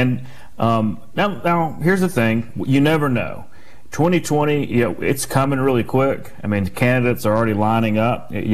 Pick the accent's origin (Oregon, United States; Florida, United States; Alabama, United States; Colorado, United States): Alabama, United States; Prattville; She actually was arrested in my hometown of Prattville back in, I guess it was a couple years ago